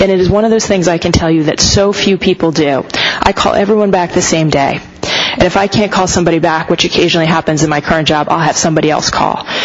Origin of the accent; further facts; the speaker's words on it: New Jersey, United States; But I was from New Jersey and I wanted to clerk there.